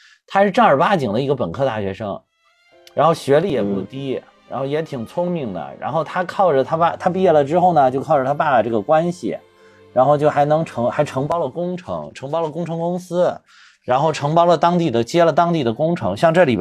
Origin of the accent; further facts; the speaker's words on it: Zhengzhou, Henan, China; 然后当时那个在我们郑州那边